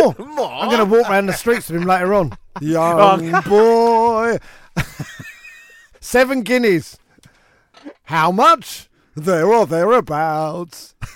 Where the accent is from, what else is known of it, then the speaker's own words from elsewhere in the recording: London, United Kingdom; If I get in a cab and I go, take us down to wherever, North London, and they know that I'm from London, and they know I'm going to know.